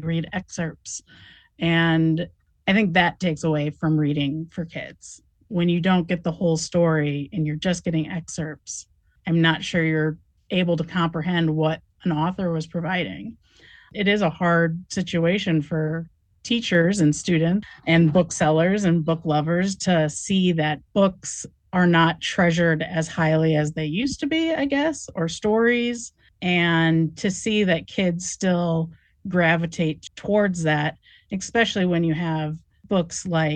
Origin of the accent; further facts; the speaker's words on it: Urbana, Illinois, United States; I grew up in Urbana.